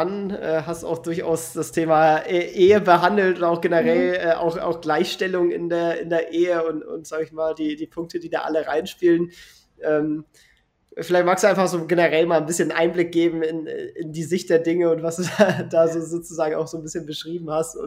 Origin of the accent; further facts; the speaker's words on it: Kiel, Schleswig-Holstein, Germany; now in Hannover, Germany; ich komme ja nicht aus Hannover, ich wohne in Hannover, ich bin ja Kieler